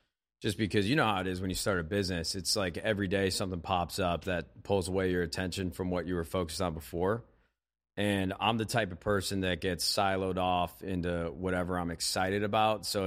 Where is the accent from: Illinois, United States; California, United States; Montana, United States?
Illinois, United States; Palos Hills; I grew up in Chicago, Illinois. You know, some people are sticklers about saying I'm from the city. I'm like 20 minutes outside, south side, Palos Hills